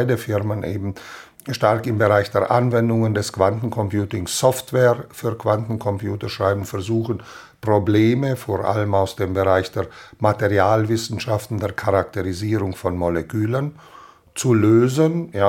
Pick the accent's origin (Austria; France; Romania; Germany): Romania; Banat; Ich bin Deutscher, ja, in Rumänien. Ich komme aus dem Banat, das ist im westlichen Rumänien. Das war früher halt Teil der K&K-Monarchie gewesen und war eben mit Deutschen besiedelt gewesen.